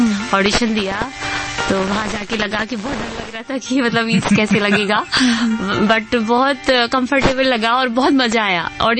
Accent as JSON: {"language": "Hindi", "region": "Uttar Pradesh", "country": "India", "tie": "born or raised there", "said": "I think पहले भी UP में, जैसे हमारे जहाँ पर मैं पली बड़ी हूँ"}